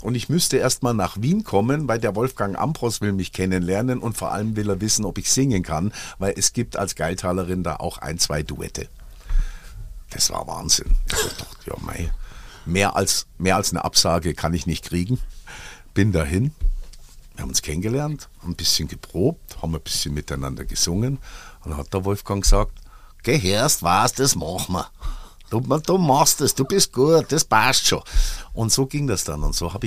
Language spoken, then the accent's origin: German; Munich, Bavaria, Germany; born there; geboren in München, rechts der Isar, kurz vor der Tagesschau, am 23. Juni 1962.